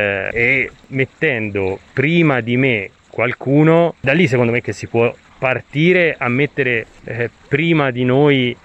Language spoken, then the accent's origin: Italian; Pistoia, Tuscany, Italy; moved away as an adult; also born or lived in Bologna; Io sono nato a Pistoia e lì sono stato fino a 19 anni, quando poi invece mi sono spostato a Bologna per studiare e laurearmi in veterinaria.